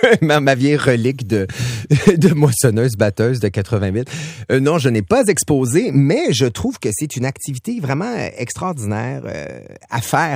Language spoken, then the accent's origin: French; Saint-Jean-sur-Richelieu, Quebec, Canada; Ben, moi, je viens de Saint-Jean-sur-Richelieu et on a des fermiers dans notre famille plus loin.